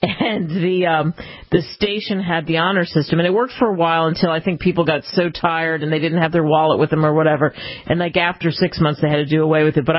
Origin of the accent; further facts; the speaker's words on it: New York City, New York, United States; Okay, so I grew up partially in New York when I was little. So we lived in Queens.